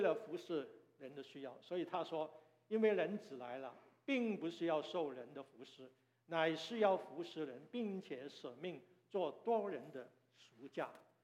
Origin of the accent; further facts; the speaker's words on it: Guangdong, China; 我们广东人有句话叫做什么？